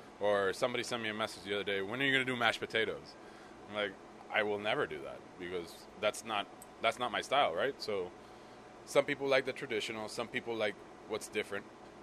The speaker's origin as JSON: {"language": "English", "country": "Puerto Rico", "said": "I mean, I'm originally from Puerto Rico, so it's a very traditional thing to cook, right?"}